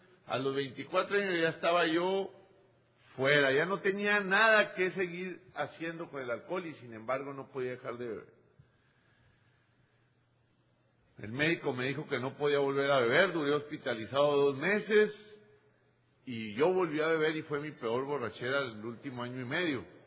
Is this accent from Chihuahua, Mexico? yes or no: yes; Chihuahua, Mexico; Y yo llegué en una fuga geográfica a Sonora. Soy originario de Chihuahua, del norte de México.